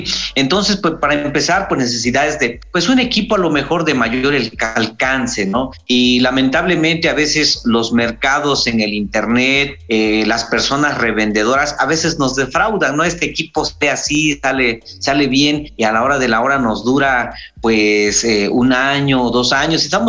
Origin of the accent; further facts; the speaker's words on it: Mexico; first language Mazatec; Spanish is a second language; nuestra lengua materna, en este caso la lengua mazateca, se está perdiendo en las nuevas generaciones